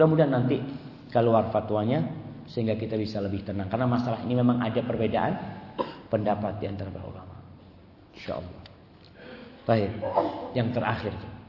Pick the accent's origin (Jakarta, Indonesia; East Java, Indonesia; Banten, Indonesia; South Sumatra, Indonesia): Banten, Indonesia; Cilegon; Baik, saya datang dari Cilegon, masya Allah. Cilegon ini Banten, jemaah.